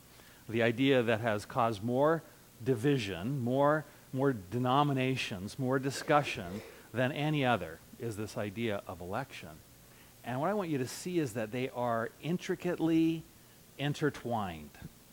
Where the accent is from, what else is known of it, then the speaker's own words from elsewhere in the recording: Montebello, California, United States; I grew up in Montebello.